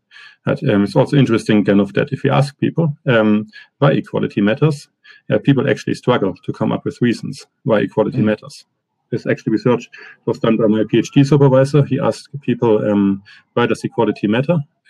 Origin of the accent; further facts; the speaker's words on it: Germany; now in United Kingdom; I'm originally from Germany, and I did my undergraduate degrees and my master degree in Germany as well, and then went for my PhD to Cardiff, Wales. Then afterwards, I spent 3 years as a postdoc in Bath, which is in West England.